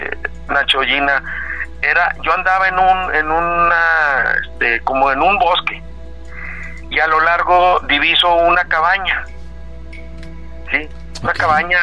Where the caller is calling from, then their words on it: Monterrey, Nuevo León, Mexico; Monterrey.